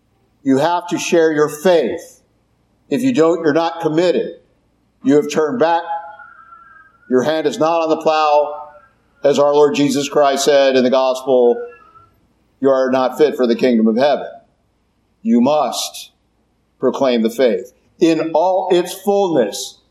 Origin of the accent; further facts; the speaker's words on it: Kentucky, United States; like a lot of people from my part of the country. I'm from Kentucky.